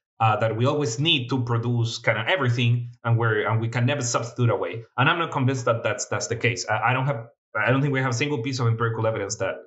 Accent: Chile; English is a second language; So as I mentioned at the beginning of the podcast, I'm from Chile, right?

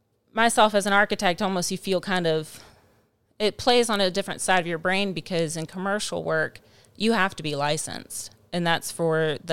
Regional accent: Ocean Springs, Mississippi, United States; But I was raised here in South Mississippi. The vital years, I think, of child development, I was here in Ocean Springs, still with some of those military influences.

